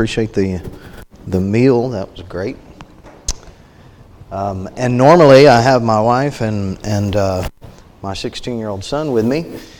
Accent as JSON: {"language": "English", "region": "Florida", "country": "United States", "tie": "born or raised there", "said": "I grew up on the Gulf Coast of Northwest Florida, about 30 miles from the beach, but we were down in that area growing up."}